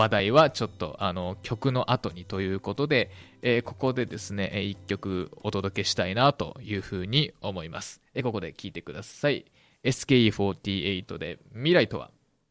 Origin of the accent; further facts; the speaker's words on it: Nagoya, Aichi, Japan; もうやっぱ僕地元名古屋って先ほども言いましたけども、あの海風をね感じられる場所にあんまり生活したことがなくてですね、まあ、もちろん名古屋に住んではいたんですけども、名古屋ももちろん海があってあるんですけども、もう僕地元がもう結構その市内の